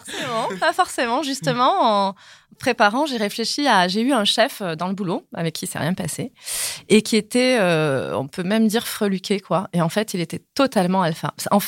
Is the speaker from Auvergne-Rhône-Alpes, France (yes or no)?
no; Montpellier, Occitanie, France; now in Paris, France; j'habite à Paris, mais j'ai grandi à Montpellier. J'ai 45 ans